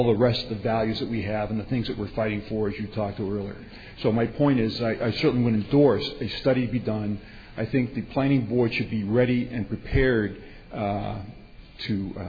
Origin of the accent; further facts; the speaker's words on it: Massachusetts, United States; I grew up in Massachusetts, but I lived 32 years of my adult life in communities that had all underground power and services.